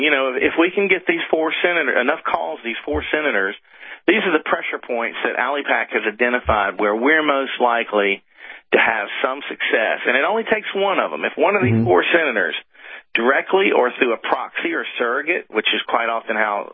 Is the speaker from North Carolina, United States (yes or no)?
yes; North Carolina, United States; because in my home state of North Carolina, we have a long tradition of people who were once Democrats